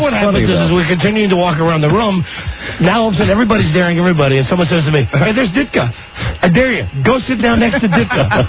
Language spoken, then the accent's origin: English; Washington, District of Columbia, United States; I said, oh, no. I'm from Washington, D.C.